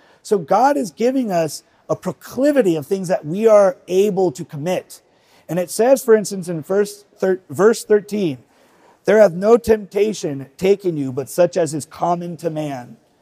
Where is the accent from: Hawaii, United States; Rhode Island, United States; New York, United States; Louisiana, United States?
Hawaii, United States; I'm from Hawaii, and in Hawaii, we all understand what a tiki is, right?